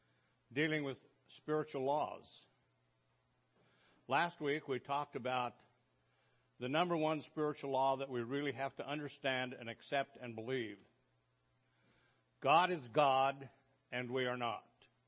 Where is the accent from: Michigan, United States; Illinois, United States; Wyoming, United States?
Wyoming, United States; I was raised in Wyoming and very close to the place where we grew up, there was a big drainage ditch.